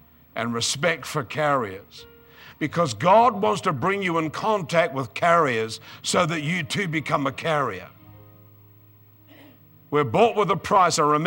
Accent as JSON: {"language": "English", "country": "New Zealand", "said": "because I come from New Zealand, and we have something like 4 million sheep, bigger population of sheep than people."}